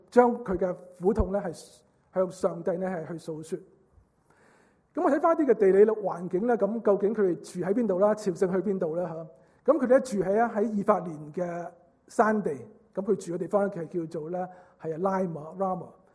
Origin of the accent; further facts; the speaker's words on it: China; 那我们中国人怎样看这种这样的不断拓展的心态呢？